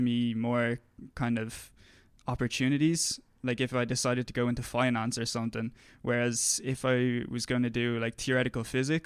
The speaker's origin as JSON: {"language": "English", "town": "Waterford", "region": "Munster", "country": "Ireland", "said": "I'm from Waterford. And yeah, I'm studying maths with a minor in statistics in Trinity."}